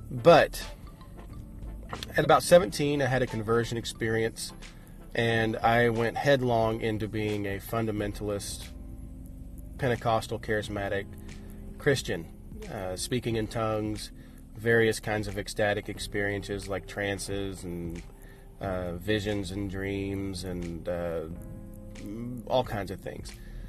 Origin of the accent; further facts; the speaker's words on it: Arkansas, United States; I was raised in Arkansas, near the Oklahoma border, in an area called the River Valley.